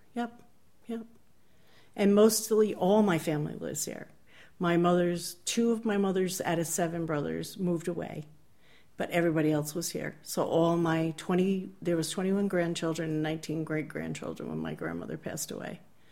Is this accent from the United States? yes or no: yes; Hudson, New York, United States; I grew up there. I grew up in Hudson.